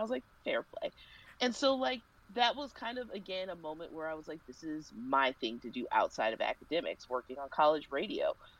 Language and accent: English; Kansas City, Missouri, United States; I grew up in Kansas City, and they at one time had dozens upon dozens of record stores